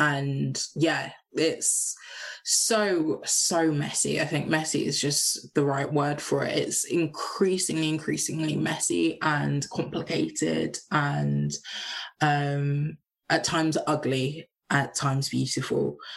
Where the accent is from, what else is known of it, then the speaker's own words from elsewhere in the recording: Trinidad & Tobago; also born or lived in Nigeria; I'm both Trinidadian and Nigerian